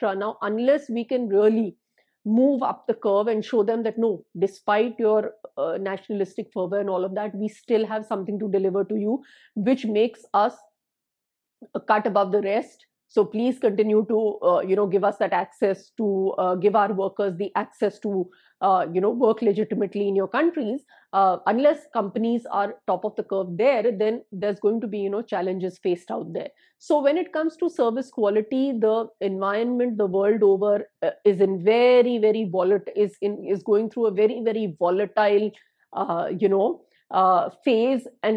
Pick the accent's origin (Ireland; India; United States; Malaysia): India; we grew up in India